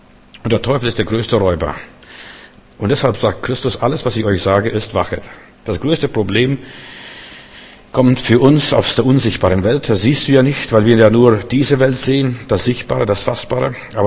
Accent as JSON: {"language": "German", "country": "Russia", "said": "Bei uns in Russland, also ich bin mit meinem Vater öfters auf dem Markt gewesen, das werde ich nie vergessen"}